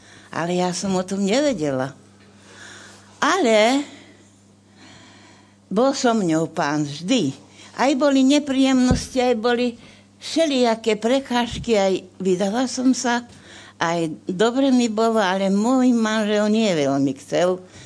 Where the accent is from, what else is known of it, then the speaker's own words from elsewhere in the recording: Martin, Žilina Region, Slovakia; Ja som z Martina